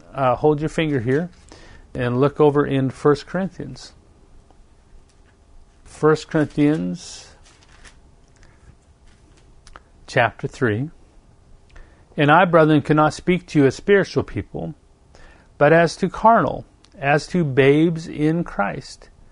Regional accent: Canada; being a Canadian mountain boy

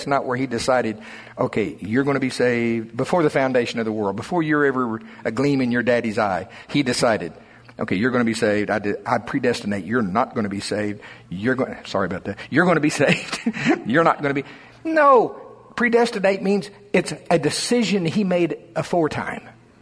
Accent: United States; you could just almost guess I'm from Pottawatomie County. Just look at me.

